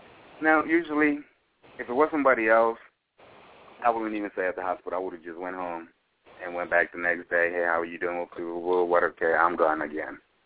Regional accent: New York, United States; Mind you, I'm from New York.

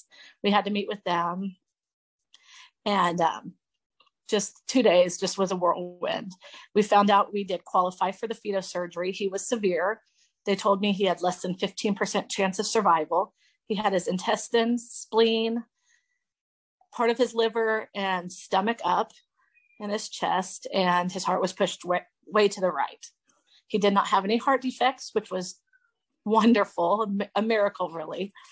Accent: McPherson, Kansas, United States; I'm from McPherson, Kansas. I have six children.

